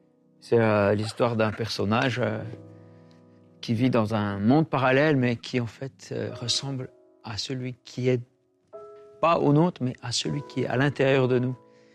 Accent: Switzerland; c'est parce que je suis au Canada, je viens de la Suisse, et c'est un peu ce qu'on appelle le jet lag.

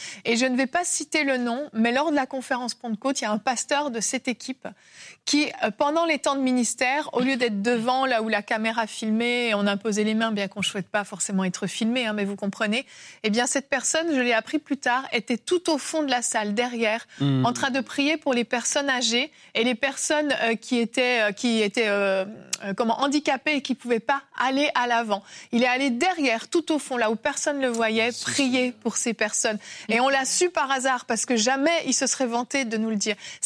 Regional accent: Côte d’Ivoire; chez nous, en Côte d'Ivoire, nous avons des plantes médicinales traditionnelles.

